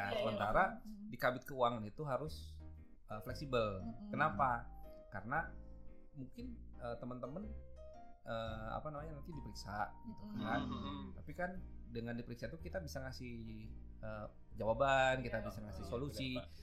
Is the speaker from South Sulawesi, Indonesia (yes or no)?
no; Cirebon, West Java, Indonesia; born there; saya lahir di Cirebon sebenarnya.